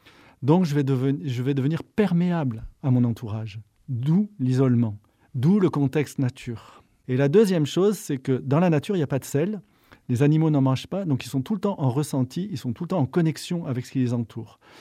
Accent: France; Je ne suis pas amazonien, je suis français.

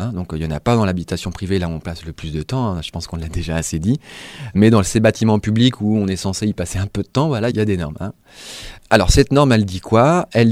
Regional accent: Brittany, France; comme j'ai déjà dit, je viens de Bretagne

